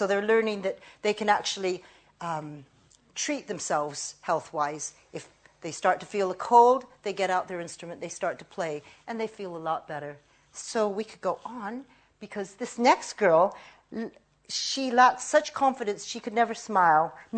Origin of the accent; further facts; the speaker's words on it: United States; was very proud for the first time in my life when I heard this, to be Japanese. Because, you know, growing up in America, we were all meant to be the amazing melting pot.